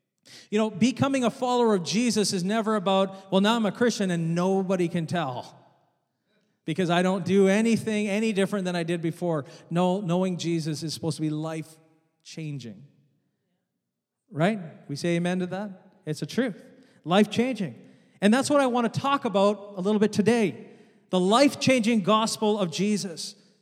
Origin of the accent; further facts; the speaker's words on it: Canada; No, close. I came from Canada.